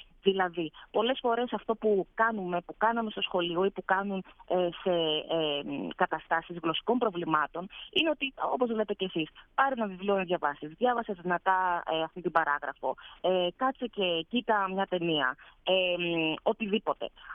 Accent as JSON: {"language": "Greek", "country": "Greece", "also_born_or_lived": "Barcelona, Spain", "moved": "as an adult", "said": "Λοιπόν, εγώ έφυγα από την Ελλάδα για πρώτη φορά το 2014, πρέπει να ήταν, το 2014 περίπου νομίζω, και πήγα στην Ισπανία για να κάνω το μεταπτυχιακό μου."}